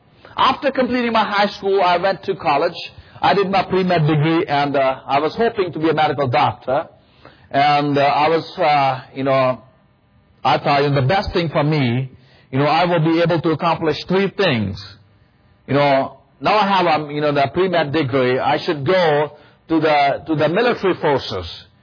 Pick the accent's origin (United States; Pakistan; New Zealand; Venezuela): Pakistan; first language Punjabi; English is a second language; we don't speak Arabic in Pakistan. My national language is Urdu and my native language, is Punjabi. Then I can speak Hindi, and English is my fourth language.